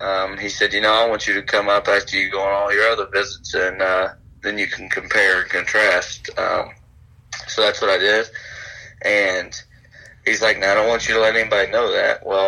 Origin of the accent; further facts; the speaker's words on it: Georgia, United States; I told him I was from Georgia.